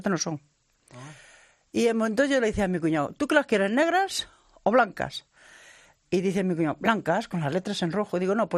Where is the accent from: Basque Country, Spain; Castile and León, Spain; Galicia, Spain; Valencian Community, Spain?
Galicia, Spain; Como dicen en mi tierra. Yo soy gallega y fíjate tú.